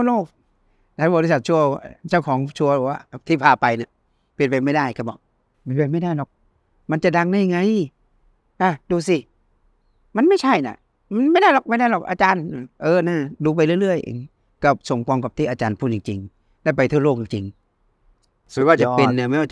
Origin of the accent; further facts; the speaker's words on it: Nikhom Kham Soi, Mukdahan, Thailand; ป็นอำเภอนิคมคำสร้อยอำเภอผม